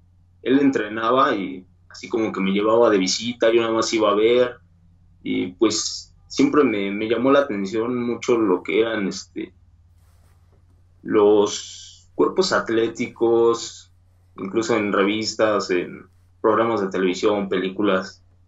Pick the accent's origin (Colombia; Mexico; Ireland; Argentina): Mexico; Mexico City; De aquí, del DF.